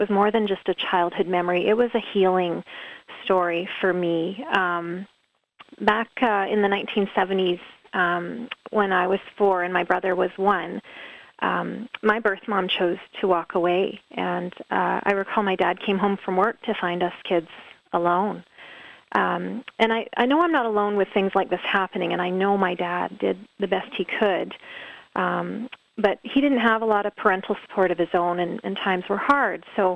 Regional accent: Vernon, British Columbia, Canada; back in the 1980s, my family and I grew up in Vernon, British Columbia, and we lived on the shores of Okanagan Lake.

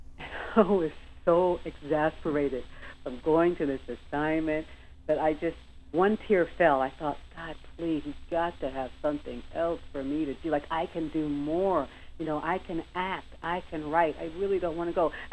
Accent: Connecticut, United States; I'm from Connecticut originally, and I got the privilege of going to the Westport Playhouse.

